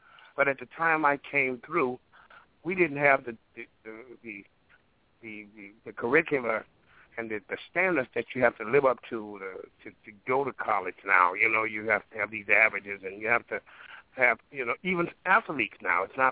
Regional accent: Mississippi, United States; We come from Mississippi, but see, the difference in being when you're raised in a rural area like that, we were poor, but we really didn't know we were poor.

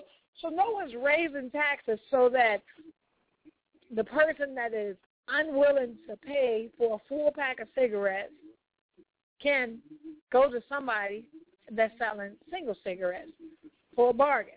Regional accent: Chicago, Illinois, United States; When I was in Chicago, however many years it was, I'm from Chicago.

